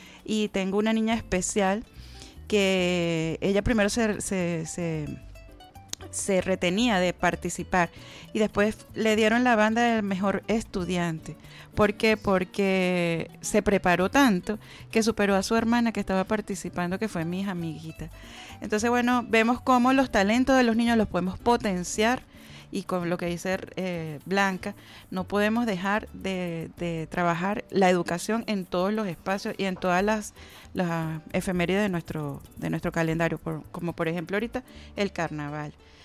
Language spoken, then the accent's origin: Spanish; Venezuela; demostrar lo belleza que somos las venezolanas